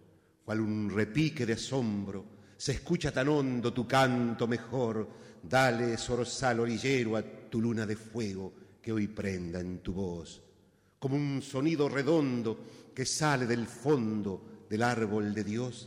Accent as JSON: {"language": "Spanish", "region": "Santiago del Estero", "country": "Argentina", "said": "también vengo de Santiago del Estero, la tierra de la telecita, pero también la tierra del bombo"}